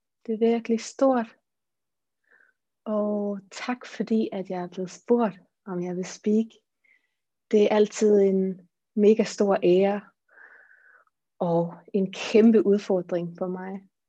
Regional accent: Aarhus, Central Denmark Region, Denmark; Jeg er en Aarhus pige. Jeg er født i Aarhus.

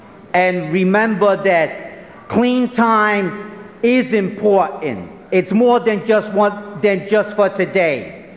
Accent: New York City, New York, United States; And for this addict, growing up in New York City, in Brooklyn, in a housing project, it was never about hugs, it was always about drugs.

